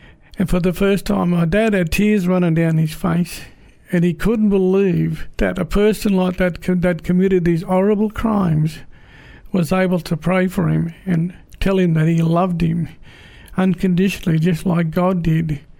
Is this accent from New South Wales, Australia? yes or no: yes; Moree, New South Wales, Australia; as you know, I said I come from Moree, and these guys were arrested near Moree.